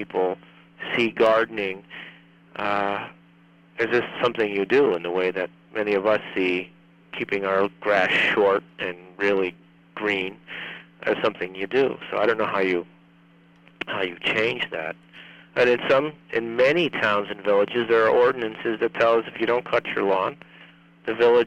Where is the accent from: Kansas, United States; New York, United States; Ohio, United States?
New York, United States; Schenectady; But I grew up in Schenectady, New York, and I go down to visit my family